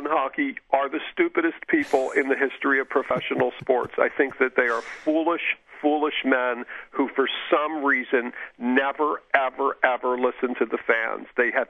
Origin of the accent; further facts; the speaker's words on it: Philadelphia, Pennsylvania, United States; now in New York, United States; I grew up in Philadelphia, and which has a huge following of the Flyers. The Flyers are very popular in Philadelphia, and I've lived in New York for 30 years